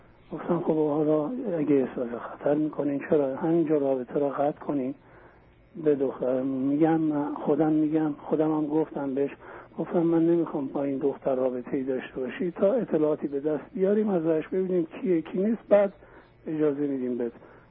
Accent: Iran; born there; moved away as an adult; also born or lived in Armenia; من بچه‌ای بودم که در ارمنی تو ایران به دنیا آمدم. 18 ساله بودم در ارمنستان رفتیم اونجا 17 سال زندگی کردیم.

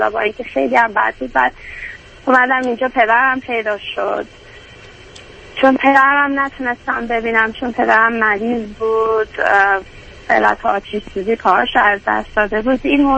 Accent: Iran; moved away; با اینکه خب با شرایط بسیار سختی من از ایران اومدم، یعنی فکرشو بکنین من از پشت بوم خونه فرار کردم

